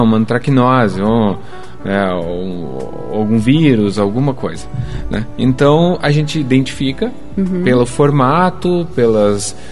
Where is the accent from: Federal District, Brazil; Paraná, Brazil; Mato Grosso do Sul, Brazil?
Paraná, Brazil; Curitiba; born there; Eu sou nasci em Curitiba mesmo.